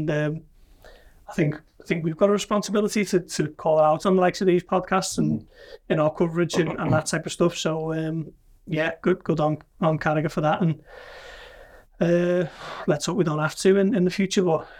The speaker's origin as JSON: {"language": "English", "town": "Liverpool", "region": "North West England", "country": "United Kingdom", "accent": "Scouse", "said": "I think he heard my accents, and, you know, he knew I was from Liverpool."}